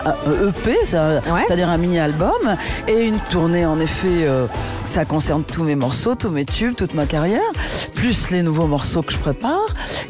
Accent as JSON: {"language": "French", "town": "Algiers", "region": "Algiers Province", "country": "Algeria", "tie": "born there", "also_born_or_lived": "Casablanca", "said": "Plage, je suis née à Alger, j'ai vécu à Casablanca"}